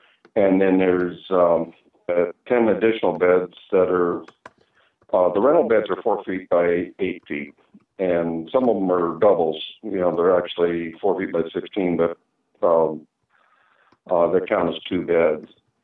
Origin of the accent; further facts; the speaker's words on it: Kalispell, Montana, United States; now in Eureka, United States; I was born and raised in Kalispell.